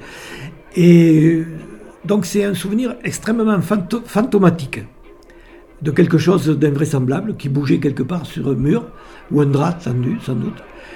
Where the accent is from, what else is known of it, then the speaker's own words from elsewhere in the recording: Barriac, Occitanie, France; also born or lived in Rodez; je suis originaire de Barriac, tout en étant né à Rodez.